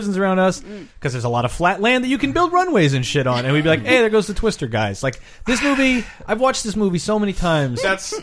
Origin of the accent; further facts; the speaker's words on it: Midwest, United States; And as a Midwesterner who grew up in constant fear of tornadoes